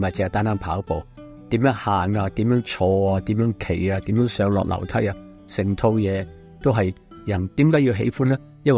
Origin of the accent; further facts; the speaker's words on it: London, United Kingdom; 因为我嚟自伦敦啊，咁我都想跑翻一次伦敦马啦。